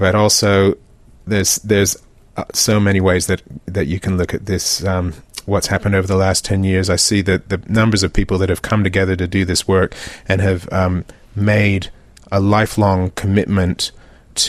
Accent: Australia; it took me 40 years of being an Australian to actually achieve myself

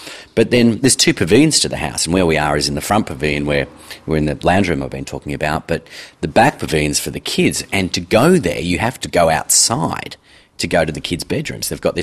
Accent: Mount Eliza, Victoria, Australia; being a kid of the suburbs, where I grew up in Mount Eliza

